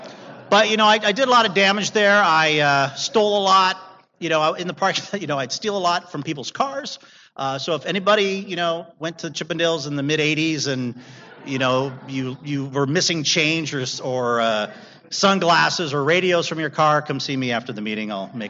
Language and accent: English; Culver City, California, United States; I grew up here in Culver City